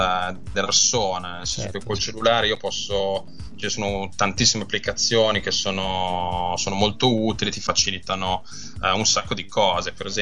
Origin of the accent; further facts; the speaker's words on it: Monza, Lombardy, Italy; now in London, United Kingdom; quella di Monza, di Milano, da dove vengo io, rispetto a quella londinese, ho deciso di restare per opportunità lavorative